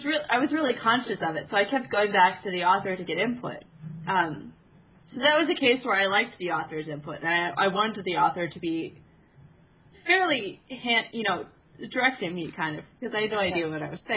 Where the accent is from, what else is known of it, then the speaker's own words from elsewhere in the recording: United States; accent: American; me and my bad American accent are going to try to read.